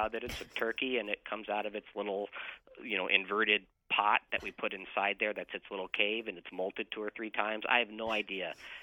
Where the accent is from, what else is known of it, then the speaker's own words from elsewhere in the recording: Kansas, United States; I grew up in Kansas, so we called them crawdads.